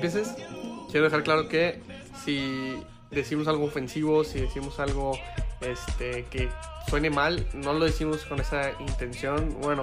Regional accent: Monterrey, Nuevo León, Mexico; soy de Monterrey

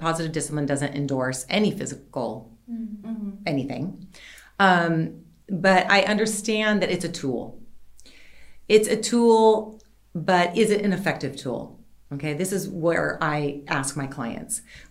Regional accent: United States; Well, I'm from America and I was spanked.

